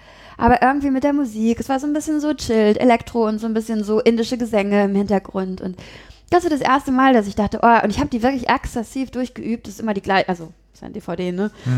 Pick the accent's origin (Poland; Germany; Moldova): Germany; Wesel, North Rhine-Westphalia; now in Cologne, Germany; Da habe ich noch zu Hause gewohnt, in meinem Heimatort in Wesel.